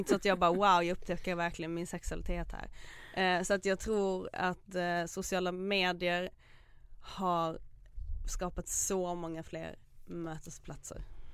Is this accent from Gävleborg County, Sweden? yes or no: no; Kävlinge, Skåne, Sweden; alltså säger då där jag kommer från, lesbiska i Kävlinge